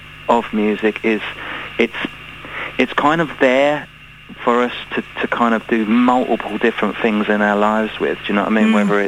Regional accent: Brighton, South East England, United Kingdom; These were in Brighton, by the way, because I grew up in Brighton.

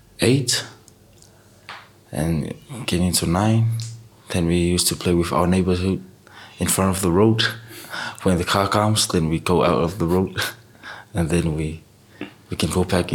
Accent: Upolu, Samoa; also born or lived in Hawaii; I was born in Upolu, and then I moved to Hawaii. Then come back into Upolu.

